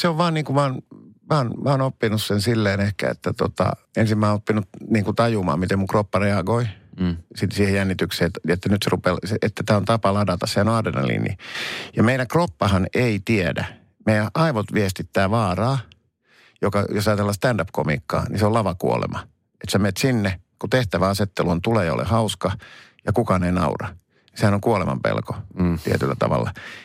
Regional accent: Helsinki, Uusimaa, Finland; kun mä oon helsinkiläinen.

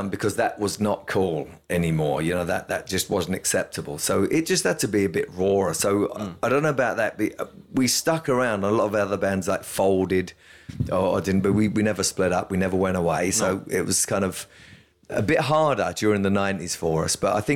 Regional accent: London, United Kingdom; I'm from London, don't forget, as well.

